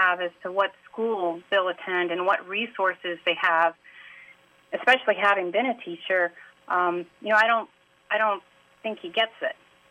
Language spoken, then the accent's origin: English; Tallahassee, Florida, United States; Hi. Yes, I grew up here in Tallahassee. I also taught in the past.